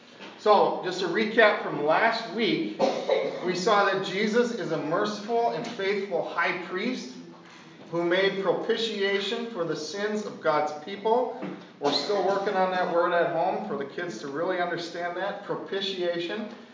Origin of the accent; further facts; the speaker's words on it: Wisconsin, United States; And growing up in Wisconsin, you know, you don't realize how much the mountains, it takes effort to hike through mountains and stuff instead.